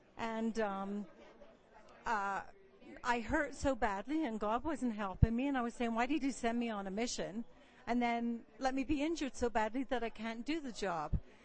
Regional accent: Edmonton, Alberta, Canada; from Edmonton, Alberta, Canada.

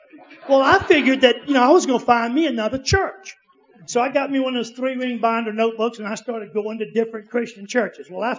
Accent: Danville, Virginia, United States; I'm from Danville, Virginia.

